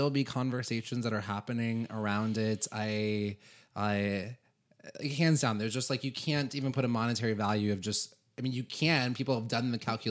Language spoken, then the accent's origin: English; California, United States; I come from California, and I grew up in the suburbs, so I didn't realize there were things such as food deserts.